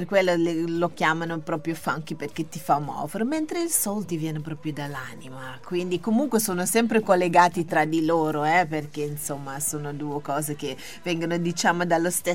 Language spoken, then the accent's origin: Italian; Amsterdam, North Holland, Netherlands; Italian is a second language; Io originaria sono del Suriname, che è in Sud America, però sono cresciuta ad Amsterdam, Olanda.